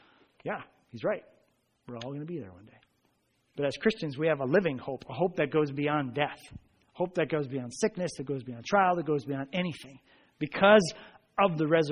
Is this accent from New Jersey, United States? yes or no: yes; New Jersey, United States; But I grew up in Bergen County, and I saw that skyline all the time. We went there for school trips.